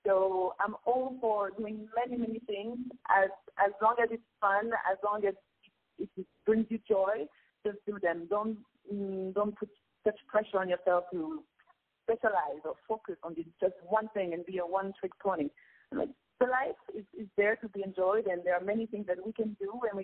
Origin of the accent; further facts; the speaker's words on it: DR Congo; first language Lingala; English is a second language; So I speak Lingala, which is my mother tongue from Congo.